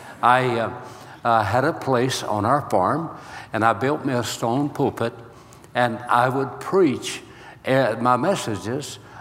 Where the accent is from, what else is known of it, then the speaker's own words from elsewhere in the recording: Arkansas, United States; I mentioned to you, I am from the Holy Land. I was saved in Bethlehem. That is Bethlehem, Arkansas, okay? And I was telling Dr. Kim about Arkansas.